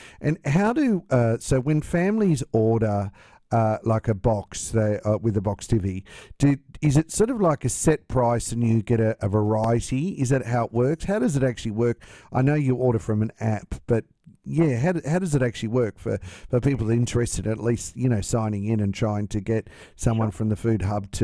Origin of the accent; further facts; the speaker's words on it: Tasmania, Australia; I'm from Tasmania.